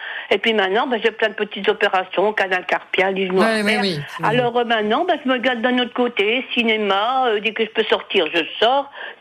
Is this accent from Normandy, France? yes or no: yes; Cherbourg, Normandy, France; Bah, je suis à Bolbec, mais je suis en vacances. Je suis de Cherbourg.